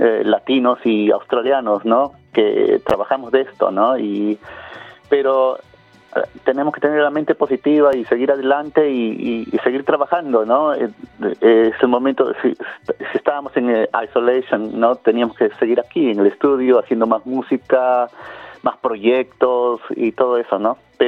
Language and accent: Spanish; Cusco, Peru; Yo soy del Cusco, ¿no? De un lugar muy, muy bonito en Perú